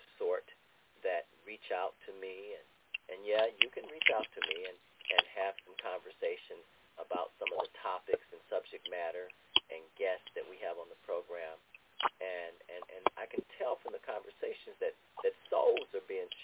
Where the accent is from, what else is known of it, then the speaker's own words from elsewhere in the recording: Ohio, United States; now in New Jersey, United States; my home state of Ohio, New Jersey, where I reside now